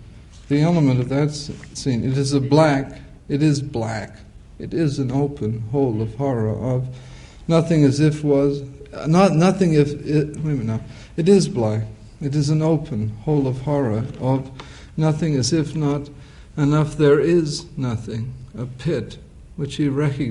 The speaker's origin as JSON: {"language": "English", "town": "West Acton", "region": "Massachusetts", "country": "United States", "said": "I was from West Acton, which is 15 miles from Lowell, in a westerly direction"}